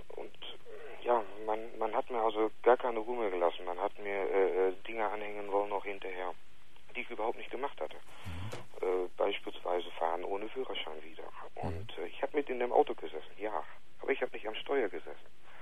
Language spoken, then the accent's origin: German; Germany; now in Netherlands; Ich bin Deutscher.